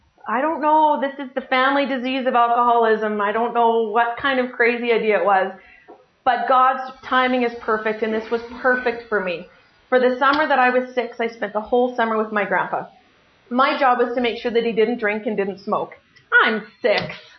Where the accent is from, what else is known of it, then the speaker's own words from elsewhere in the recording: Crowsnest Pass, Alberta, Canada; born there; Okay, so I was born in the Crow's Nest Pass.